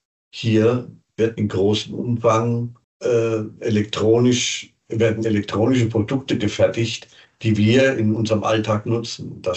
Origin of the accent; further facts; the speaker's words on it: Hesse, Germany; bei uns in der Nähe in Frankfurt, in meiner Heimat, in der Nähe meiner Heimat von Frankfurt